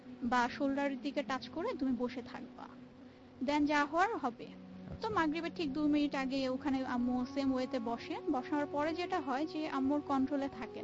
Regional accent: Narayanganj, Dhaka Division, Bangladesh; now in Dhaka, Bangladesh; আমার home town হচ্ছে Narayanganj and বর্তমানে আমি ঢাকা মোহাম্মদপুরে বসবাস

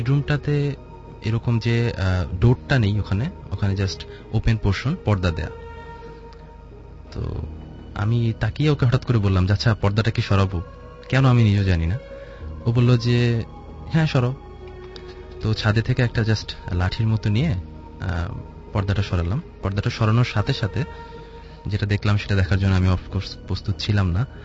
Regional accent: Dhaka, Dhaka Division, Bangladesh; আমি মগবাজার থেকে এসেছি

